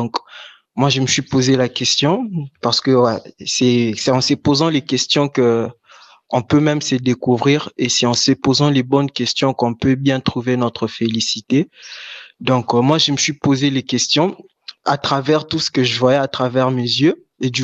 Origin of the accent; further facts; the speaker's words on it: Kinshasa, DR Congo; Moi, je suis d'originaire de la République démocratique du Congo, Kinshasa précisément. Donc du coup, je vis déjà dans une ville qui est très artistique et d'où la poésie naît aussi du chaos